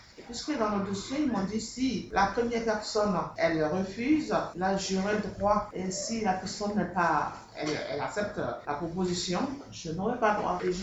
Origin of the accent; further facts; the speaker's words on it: Abidjan, Côte d’Ivoire; now in Paris, France; je suis de la Côte d'Ivoire. En 1999, je suis arrivée ici. 13 septembre 1999.